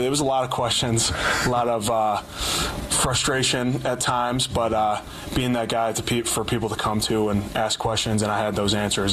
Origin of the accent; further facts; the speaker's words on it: Midwest, United States; You know, growing up in the Midwest, always was a Big Ten fan.